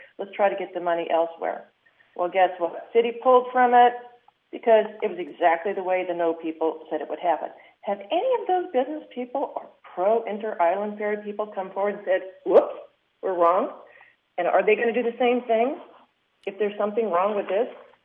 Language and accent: English; Fairbanks, Alaska, United States; now in Petersburg, United States; Really glad I was raised in Fairbank and North Pole area